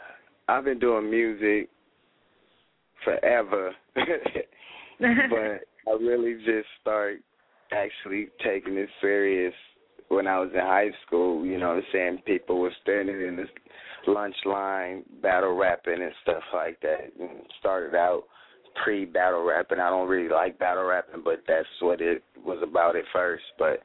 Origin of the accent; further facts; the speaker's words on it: Hawthorne, California, United States; Man, I'm from Hawthorne, California. From the West